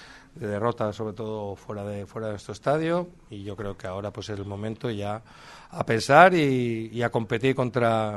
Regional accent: Castellón, Valencian Community, Spain; Yo soy de Castellón y este viaje aquí lo he hecho y sé lo que cuesta

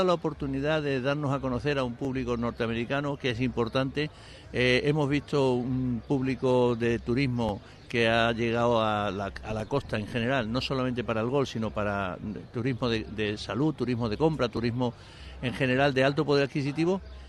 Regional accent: Cádiz, Andalusia, Spain; yo soy de Cádiz

